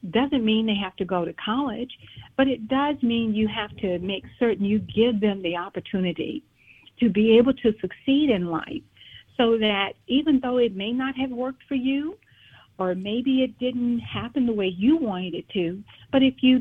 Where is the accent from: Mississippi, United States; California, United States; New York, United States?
Mississippi, United States; I grew up picking cotton in Mississippi.